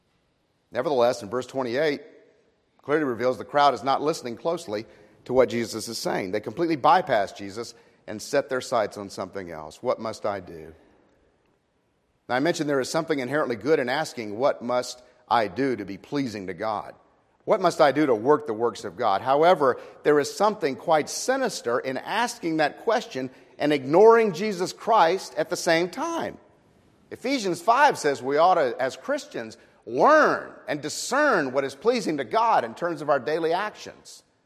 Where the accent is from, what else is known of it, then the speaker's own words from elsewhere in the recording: New Orleans, Louisiana, United States; I mean, I'm from New Orleans. We always believe in the Saints, you know.